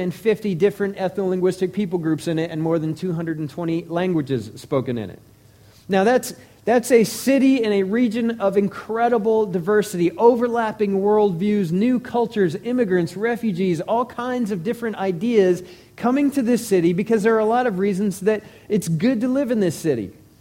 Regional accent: Colorado, United States; because I'm from Colorado. And I was raised in a culture that made fun of Texas

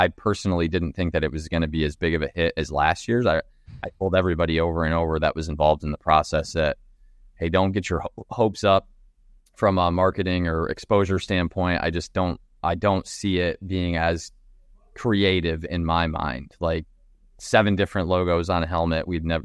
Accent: Michigan, United States; like I grew up in Michigan, so I knew obviously Sparty is a large national brand that people recognize.

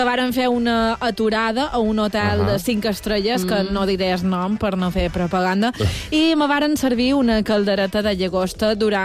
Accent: Bunyola, Balearic Islands, Spain; No veus que som de Bunyola, el tercer poble, en el pòdium de la gent més rica de les Balears.

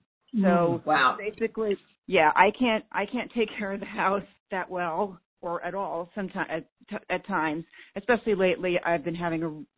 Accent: Yonkers, New York, United States; now in Bridgeport, United States; Originally I'm from New York. I grew up in Yonkers, which is right outside New York City. And moved up to Connecticut with my husband when he got a job working for Whole Foods

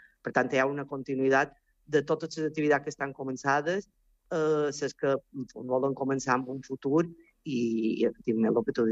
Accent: Sa Pobla, Balearic Islands, Spain; now in Sant Joan, Spain; jo, per exemple, som d'origen poble, ¿vale? Som de la Pobla, i venir, quan vaig venir a viure a Sant Joan, me va fer recordar el meu poble quan jo era petita

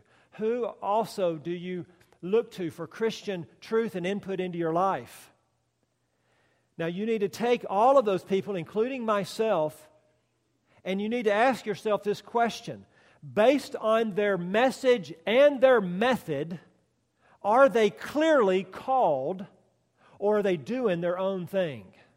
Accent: United States; as an American here with an education

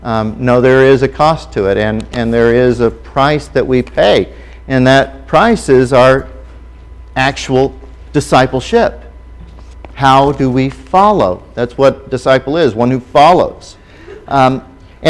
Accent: Ireland; it's got an Irish tune, and I'm Irish.

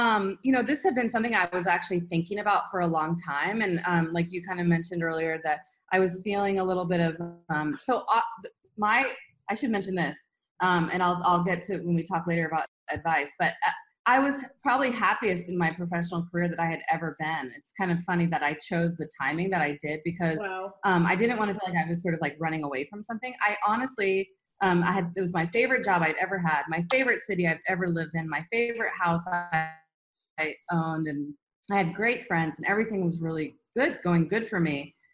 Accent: Florida, United States; also born or lived in Austin, Texas; now in Bali, Indonesia; Yeah, I was born and raised in Florida in the United States. And before I left the US, I was living in Austin, Texas for 6 years.

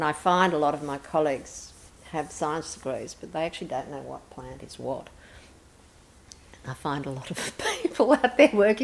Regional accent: Gilgandra, New South Wales, Australia; I never knew it was box woodland out when I grew up in Gilgandra

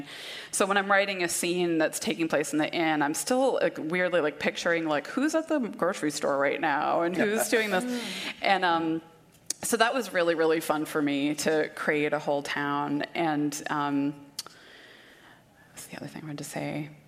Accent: Boston, Massachusetts, United States; I'm very much a city person. I grew up in Boston area, never lived farther than 10 miles away from the city.

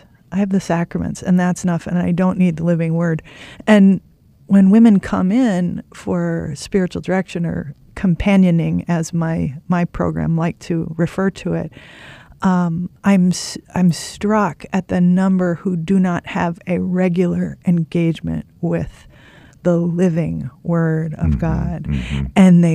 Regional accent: New Ulm, Minnesota, United States; I was born in Minnesota. I was born at St. Joe's, actually. And then when I was about 5, my parents moved to rural Minnesota.

